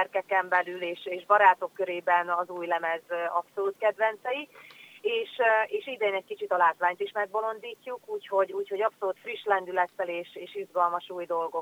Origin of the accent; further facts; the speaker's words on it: Vojvodina, Serbia; így egy kicsit békési lány vagyok, úgyhogy vajdasági és békési pálinkáink vannak odahaza